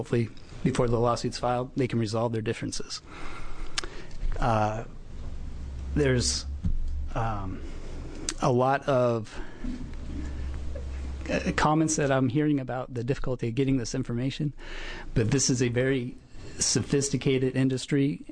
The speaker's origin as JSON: {"language": "English", "region": "Oregon", "country": "United States", "said": "I am from Washington County, and I represent debtors who get sued on these collection lawsuits."}